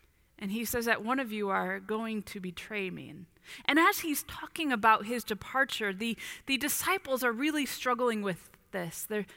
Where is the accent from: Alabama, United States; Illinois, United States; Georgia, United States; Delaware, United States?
Illinois, United States; Bourbonnais; moved away as an adult; also born or lived in upstate New York; I'll never forget my first major life transition when I left my hometown of Bourbonnais, Illinois, for the first time ever. I mean, of course, we traveled on vacations, but I left for good. Moved from Bourbonnais, Illinois to upstate New York. I was 23 years old.